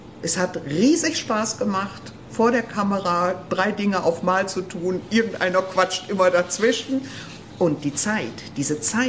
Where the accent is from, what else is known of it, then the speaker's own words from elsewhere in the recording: North Rhine-Westphalia, Germany; Frank? Kommt aus Dorsten und mein Heimatort ist 20 Minuten entfernt davon. Ich denke, nee, zwei so westfälische Kodderschnauzen in einem Team geht nicht.